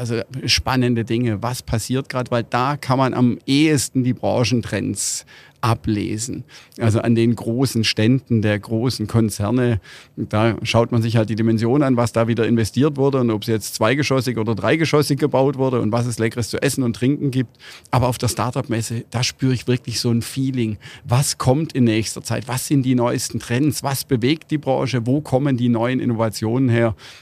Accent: Baden-Württemberg, Germany; als Schwabe werden wir hier schon belohnt.

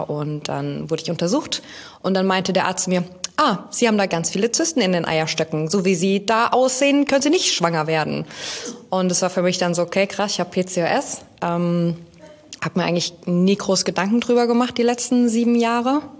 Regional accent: Schneckenhausen, Rhineland-Palatinate, Germany; Früher, ich komme ursprünglich aus Schneckenhausen.

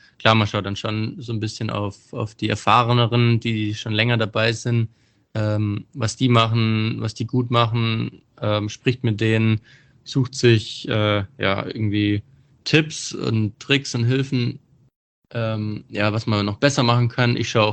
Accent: Bietigheim, Baden-Württemberg, Germany; Also ich bin ja aus Bietigheim

